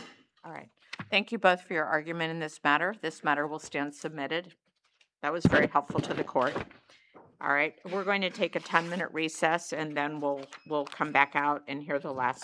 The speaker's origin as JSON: {"language": "English", "region": "California", "country": "United States", "said": "I come from the Central Valley in California, and there's a lot of water disputes there."}